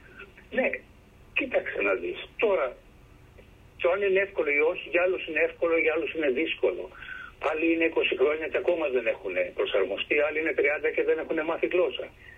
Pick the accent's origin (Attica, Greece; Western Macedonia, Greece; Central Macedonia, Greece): Attica, Greece; Piraeus; Εγώ γεννήθηκα και μεγάλωσα στον Πειραιά. Στον Πειραιά, εκεί πήρα σχολείο.